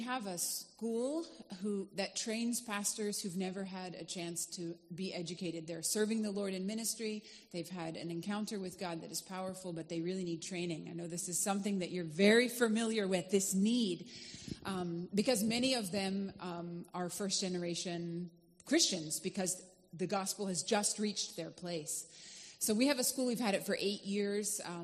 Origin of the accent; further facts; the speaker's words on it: North Carolina, United States; moved away as an adult; now in Philippines; I am from North Carolina, and I was involved short-term in the Philippines since I was 16 years old, and I moved after ministry school in 2009.